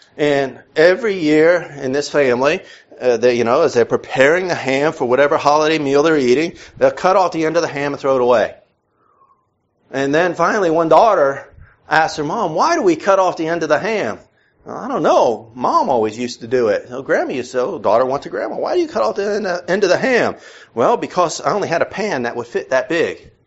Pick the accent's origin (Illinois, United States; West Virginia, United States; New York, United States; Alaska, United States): New York, United States; I'm just a wise guy sometimes. I'm from New York. We get wise sometimes.